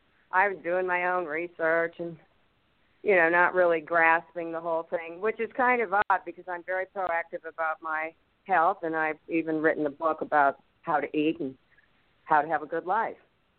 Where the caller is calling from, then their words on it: Lexington, Kentucky, United States; from Lexington, Kentucky.